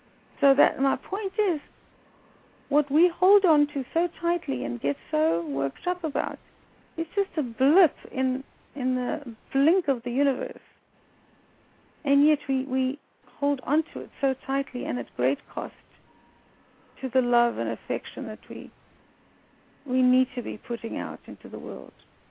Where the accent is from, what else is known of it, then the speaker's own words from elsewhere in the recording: South Africa; growing up in South Africa, I was part and parcel of the white, if you can look at it, white supremacy.